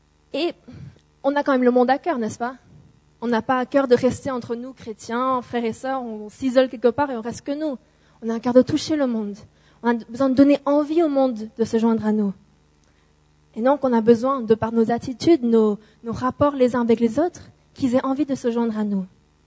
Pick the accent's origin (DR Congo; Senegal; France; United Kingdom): United Kingdom; England; also born or lived in United States; Et moi, étant anglaise, donc je suis anglaise-américaine, mon père anglais, ma mère américaine